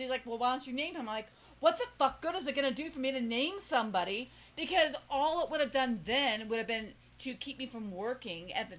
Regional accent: Miami, Florida, United States; I'm from Miami. What happened to me?

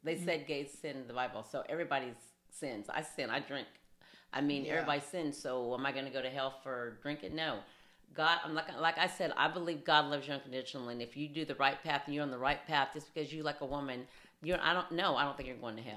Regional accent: El Dorado, United States; it was hard as it was, you know, growing up in El Dorado.

